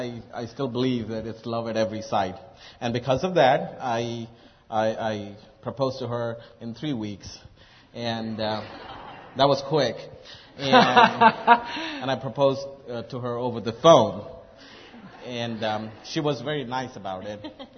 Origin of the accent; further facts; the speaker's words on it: India; now in United States; I'm from India